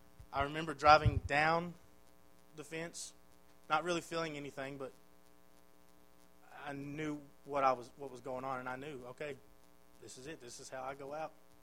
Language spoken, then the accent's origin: English; Texas, United States; They drove from my hometown, just outside of Athens, to Lufkin in about an hour.